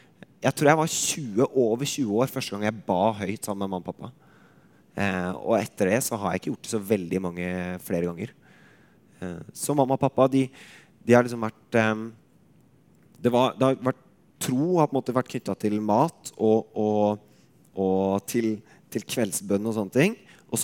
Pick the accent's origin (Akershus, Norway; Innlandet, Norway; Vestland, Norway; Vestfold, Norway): Innlandet, Norway; Jeg har vokst opp trygt og godt hjemme i Østerdalen og i Rungdal med to kristne gode foreldre og en haug med søsken